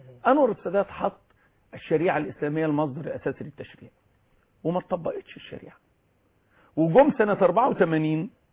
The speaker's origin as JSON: {"language": "Arabic", "region": "Kafr El Sheikh Governorate", "country": "Egypt", "said": "وانا من كفر الشيخ"}